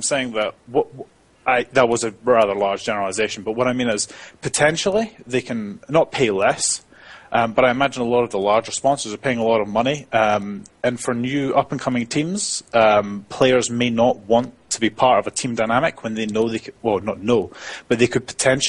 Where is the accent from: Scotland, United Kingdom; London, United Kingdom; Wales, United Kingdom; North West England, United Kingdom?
Scotland, United Kingdom; Yes, no, I am. I am Scottish, yeah.